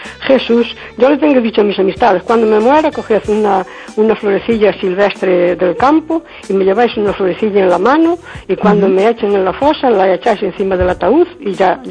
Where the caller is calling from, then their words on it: Cespón, Galicia, Spain; de Cespón.